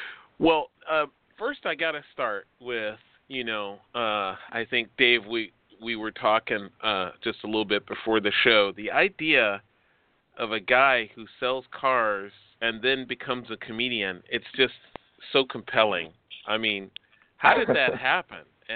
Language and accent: English; Chicago, Illinois, United States; because I'm born and raised in Chicago